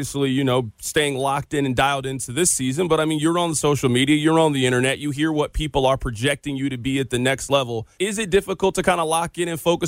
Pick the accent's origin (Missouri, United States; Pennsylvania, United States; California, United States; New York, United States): Missouri, United States; Kansas City; You know, I'm from Kansas City. You're from St. Louis.